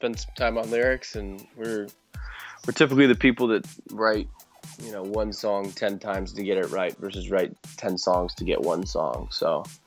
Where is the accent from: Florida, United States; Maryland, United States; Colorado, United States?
Colorado, United States; now in Los Angeles, United States; So we are LA based. I'm from Colorado originally, Brett's from Washington State, but been out here for a while.